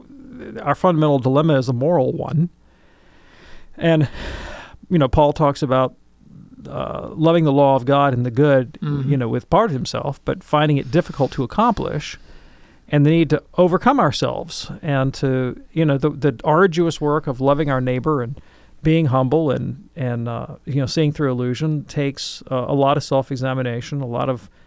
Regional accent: United States; What I've seen just growing up in the United States is that New Age spirituality is very much about a desire to bend reality to do my will, basically.

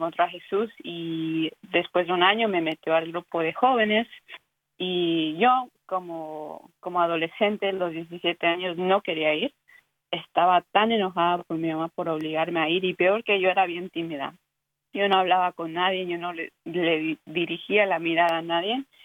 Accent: Philadelphia, Pennsylvania, United States; porque soy de Filadelfia

